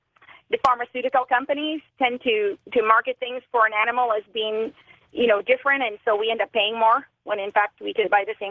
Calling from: Fort Worth, Texas, United States; I'm calling from Fort Worth.

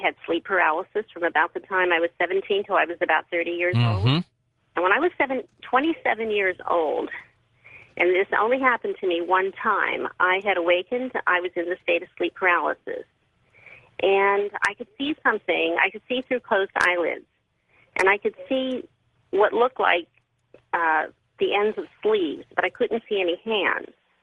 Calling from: Washington, District of Columbia, United States; I'm calling from Washington, D.C.

